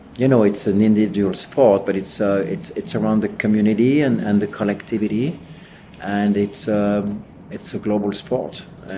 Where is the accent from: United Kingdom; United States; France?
France; French Alps; I grew up in the French Alps.